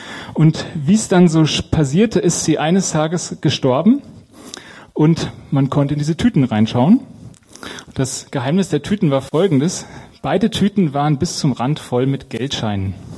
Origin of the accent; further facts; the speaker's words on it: Marburg, Hesse, Germany; Also ich komme aus Marburg, da gibt es tatsächlich noch Bauernhöfe.